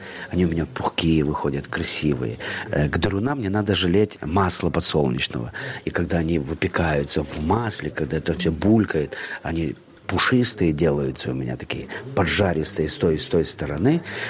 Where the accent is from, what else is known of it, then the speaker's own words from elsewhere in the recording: Ivano-Frankivsk Oblast, Ukraine; У нас на Западной Украине, а я родом из Ивано-Франковской области